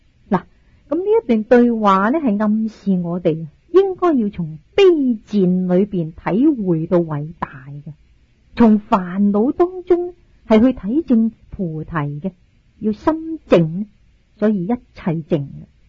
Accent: Guangdong, China; 即係好似我哋广东人话呢专做坏人嘅石坚咁样。

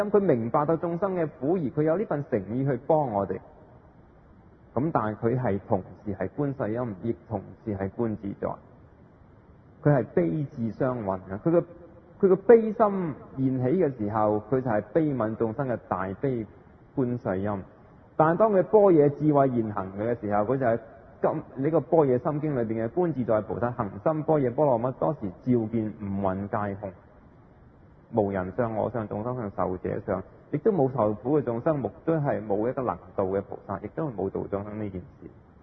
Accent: Guangdong, China; 我们的广东话是我们广东人创造的嘛

